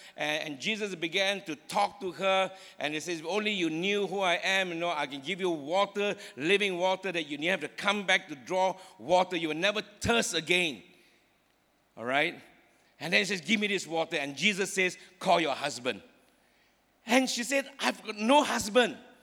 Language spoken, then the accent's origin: English; Seremban, Negeri Sembilan, Malaysia; I studied in the Anglo-Chinese school here in Seremban. Born and bred in Seremban, studied there.